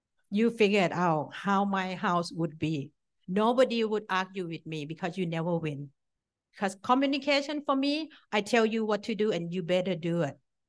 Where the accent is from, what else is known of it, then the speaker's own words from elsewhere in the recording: Thailand; I grew up in Thailand, in Asian family.